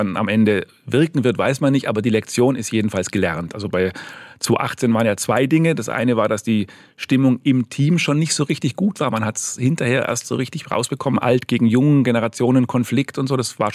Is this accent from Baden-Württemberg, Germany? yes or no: yes; Bopfingen, Baden-Württemberg, Germany; Ansonsten, ich könnte da auch Schwäbisch schwätzen